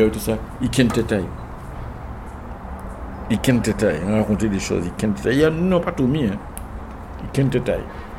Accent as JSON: {"language": "French", "region": "Guadeloupe", "country": "France", "said": "Et je ne réfléchis même pas en tant que Guadeloupéen. Je réfléchis en tant que Français. Je suis un Français."}